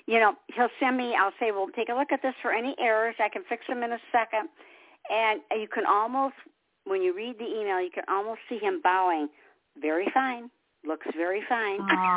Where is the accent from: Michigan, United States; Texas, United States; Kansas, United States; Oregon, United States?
Michigan, United States; Detroit; now in South Carolina, United States; But I was originally from Detroit. You know, Motown. I was from Detroit. Mm-hmm. That's where I was born and raised, and went to beauty school there